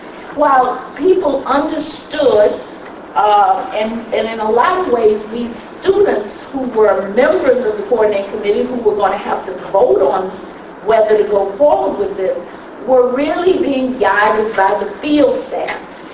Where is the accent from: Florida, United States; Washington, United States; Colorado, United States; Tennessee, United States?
Tennessee, United States; Memphis; I mean, I'm from Memphis, Tennessee, and as we used to say, the main street of the Mississippi Delta began, I mean, the Mississippi Delta began on the main street of Memphis, Tennessee.